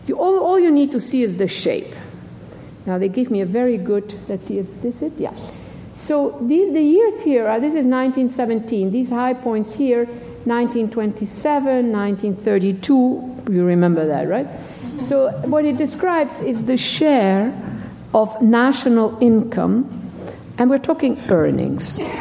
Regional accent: Buenos Aires, Argentina; I remember, I grew up in Buenos Aires, and when I went back to Buenos Aires in the 1990s, the city was a transformed city.

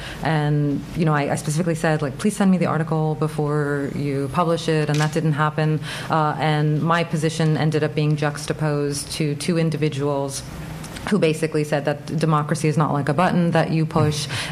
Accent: United States; I certainly feel this as an American

